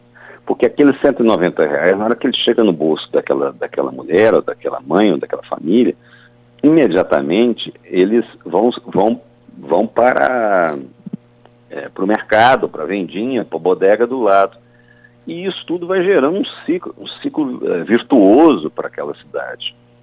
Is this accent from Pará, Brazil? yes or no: no; Minas Gerais, Brazil; now in São Paulo, Brazil; Eu sou mineiro, moro em São Paulo há 30 anos